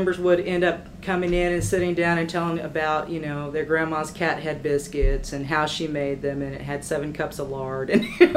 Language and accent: English; Missouri, United States; And I'm from the Missouri Ozarks, and chocolate gravy is not something we have there.